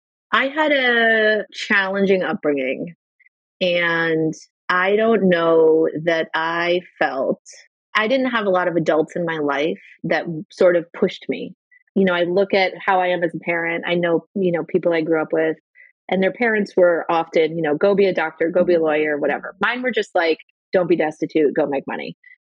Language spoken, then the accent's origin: English; Milwaukee, Wisconsin, United States; I grew up in Milwaukee.